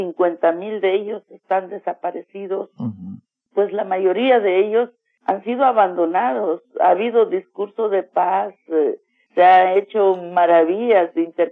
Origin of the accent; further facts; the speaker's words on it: Chimel, Quiché, Guatemala; Pues yo siento cosas también que ya solo quedan en el sueño, porque bueno, ya vamos envejeciendo, ¿no? La calidad de vida que yo hubiera tenido en Chimel tal vez era distinto porque no comía mucha carne